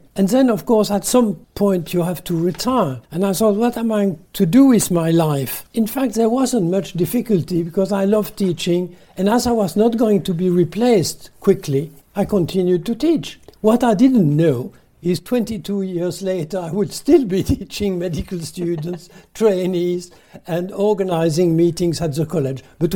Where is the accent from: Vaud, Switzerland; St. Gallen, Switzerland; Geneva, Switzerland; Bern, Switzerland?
Geneva, Switzerland; My career started in Switzerland because I'm from Geneva, and as was usual, I went to school and university in Geneva